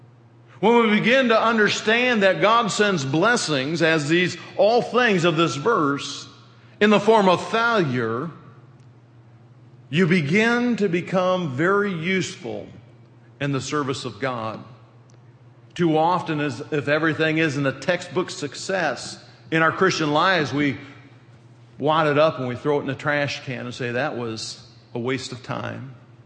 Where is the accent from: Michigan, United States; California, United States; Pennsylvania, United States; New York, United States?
Michigan, United States; Those of you who don't know, I am from Michigan. I lived there most of my life.